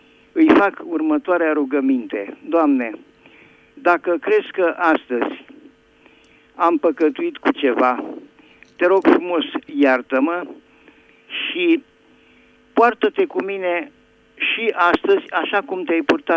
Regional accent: Bucharest, Romania; sunt din București.

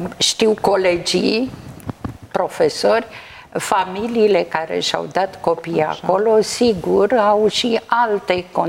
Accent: Bucharest, Romania; cu toate că sunt din București și părinții mei și tot neam de aici.

